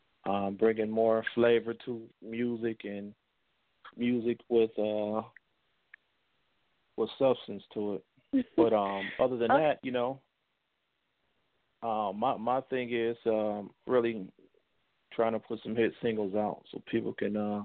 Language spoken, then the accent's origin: English; Detroit, Michigan, United States; now in Atlanta, United States; I'm originally from Detroit, but I reside in Atlanta, Georgia.